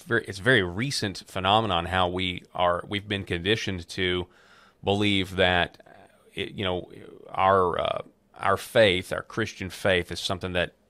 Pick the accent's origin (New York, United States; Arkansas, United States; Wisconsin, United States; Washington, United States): Arkansas, United States; And in my home state, where I live in Arkansas